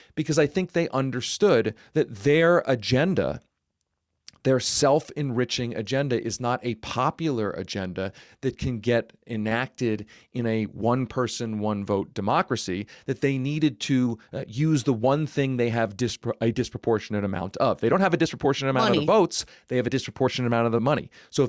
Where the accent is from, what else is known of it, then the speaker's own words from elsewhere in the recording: Pennsylvania, United States; Look, I grew up in Pennsylvania. I grew up being in the hot seat, too.